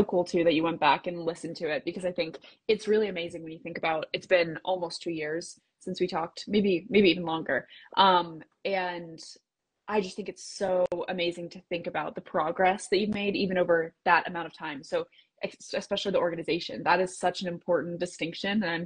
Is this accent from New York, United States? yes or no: no; Colorado, United States; because I'm from Colorado originally.